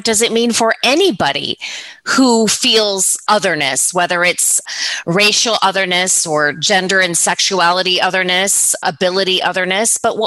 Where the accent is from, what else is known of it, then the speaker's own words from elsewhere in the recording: Chattanooga, Tennessee, United States; I suppose Chattanooga is like any city in that it is a city full of contradictions. That, of course, can be found anywhere. But for me, I had moved down from a suburb